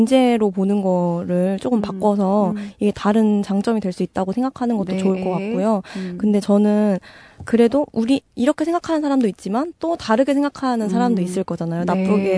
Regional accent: Seoul, South Korea; 저는 근데 사실 그래도 서울에서 태어나고 나오자라가지고 그래서 사투리가 심하지는 않아서

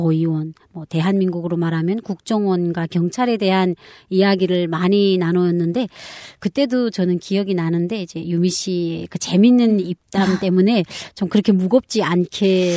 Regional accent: North Korea; born there; 우리는 단지 북한에서 태어났다는 이유 하나만으로 이런 당연한 권리를 누리지 못한 채 살아왔는데요.

